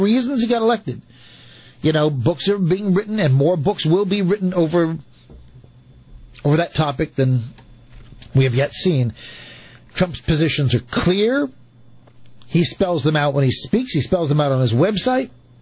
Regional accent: United States; they will normally tell me once they hear my accent, they know I'm an American.

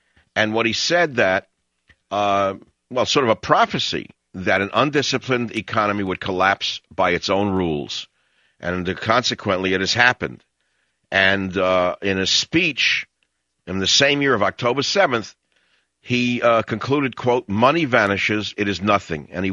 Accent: The Bronx, New York, United States; Yeah, but I'm not from Brooklyn. I'm from the Bronx. Nevertheless, it's close enough.

